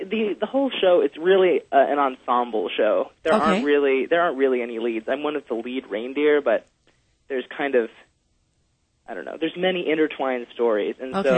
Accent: Coupeville, Washington, United States; born there; I was born in Coopville, and I live on Honeymoon Bay Road right now.

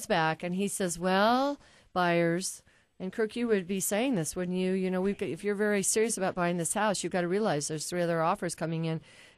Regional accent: Kansas, United States; now in Seattle, United States; I grew up like Dorothy in Kansas, and Daddy was with Boring, and I got moved out to Seattle, and this has been home ever since.

